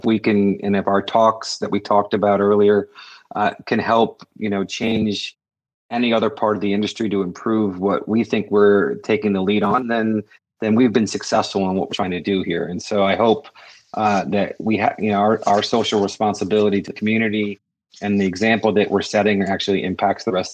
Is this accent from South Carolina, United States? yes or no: no; Massachusetts, United States; I'm from the Cape, so I love the fact it's set on the Cape.